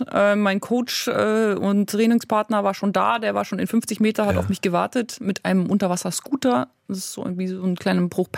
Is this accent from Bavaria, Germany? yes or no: yes; Icking, Bavaria, Germany; moved away as an adult; Oh, ich bin aus München weg nach London so 1994.